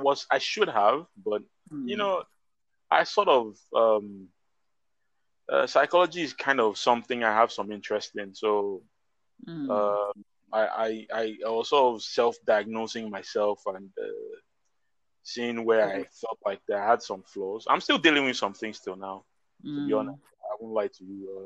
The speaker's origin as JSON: {"language": "English", "country": "Nigeria", "lives_now": "Europe", "said": "I'm the Nigerian guy in Europe somewhere. I wasn't anybody special. You know, I was just a regular Nigerian guy."}